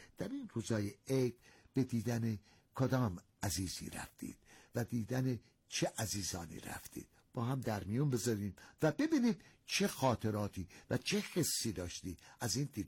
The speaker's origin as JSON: {"language": "Persian", "country": "Iran", "said": "نمیگم چون ما ایرانی هستیم ما در دنیا کم نظیریم"}